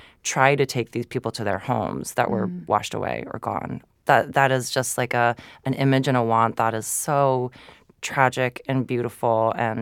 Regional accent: Georgia, United States; You know, I'm half Japanese. I grew up in Georgia. I went to a Japanese school, you know, when I was in Georgia.

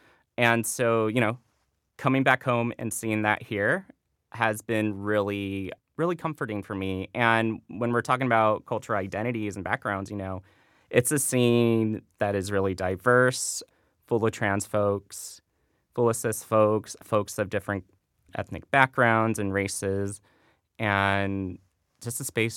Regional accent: Chula Vista, California, United States; moved away; So growing up in Chula Vista, I think San Diego in general, I wouldn't say there was trans visibility

